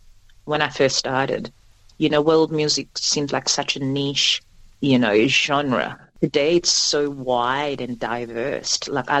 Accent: Perth, Western Australia, Australia; growing up in Perth just really allowed me to experiment with different styles other than the rhythms from back home.

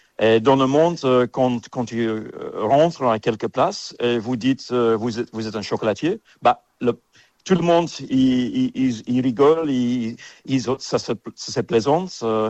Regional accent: Antwerp, Flanders, Belgium; French is a second language; moved away as an adult; also born or lived in England; je viens de Belgique, né à Anvers. Puis après ça, j'ai fait des études dans l'école hôtelière de Coxyde, faire la mer.

